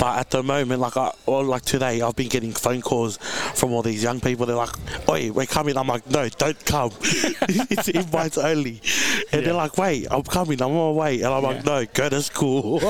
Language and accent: English; Tonga; I'm from Tonga.